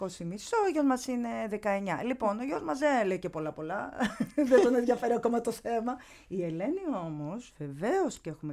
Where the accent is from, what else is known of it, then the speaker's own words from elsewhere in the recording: Greece; τους λέω ότι εγώ εκτιμώ την ελληνική γλώσσα όχι επειδή τυχαίνει να είμαι Ελληνίδα.